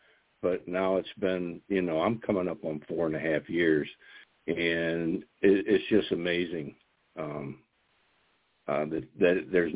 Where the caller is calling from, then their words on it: Helena, Ohio, United States; I'm from Helena, Ohio.